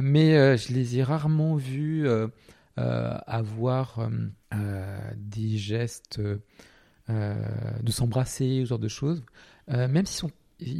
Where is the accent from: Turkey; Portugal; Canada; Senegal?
Portugal; now in France; je viens du Portugal, mais ça n'a pas trop d'impact, à part un peu une double culture, un petit peu. Ma mère est française, mon père portugais, voilà.